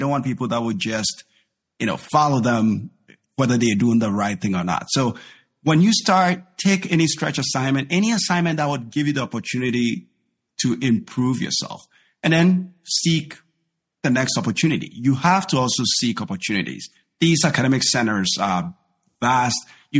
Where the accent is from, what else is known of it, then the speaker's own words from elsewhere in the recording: Ghana; I'm from Ghana.